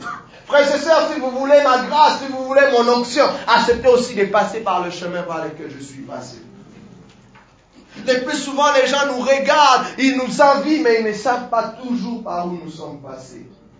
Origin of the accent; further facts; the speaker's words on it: Bukavu, South Kivu, DR Congo; parce que moi j'ai grandi à Bukavu, il y a la boue.